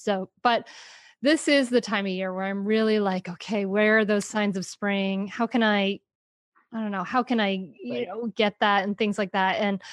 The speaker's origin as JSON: {"language": "English", "region": "Rhode Island", "country": "United States", "tie": "born or raised there", "lives_now": "Delaware, United States", "said": "was I grew up in Rhode Island, and the summer of my senior year in high school, I graduated in 96"}